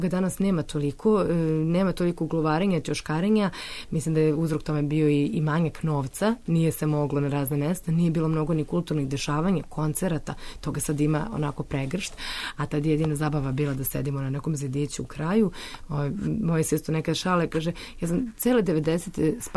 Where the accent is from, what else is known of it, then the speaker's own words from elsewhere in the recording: Belgrade, Serbia; Ja sam inače sa Vukovog spomenika, koji onako isto važi za neki opasan kraj u to vreme